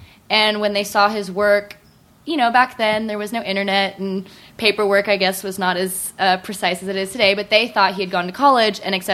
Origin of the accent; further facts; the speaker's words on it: Los Angeles, California, United States; Right there in Hollywood. We grew up in Los Feliz.